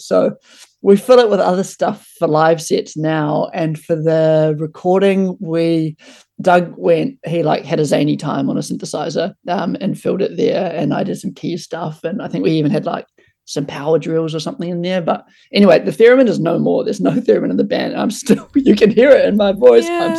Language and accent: English; New Zealand; it just makes me think about growing up in Aotearoa.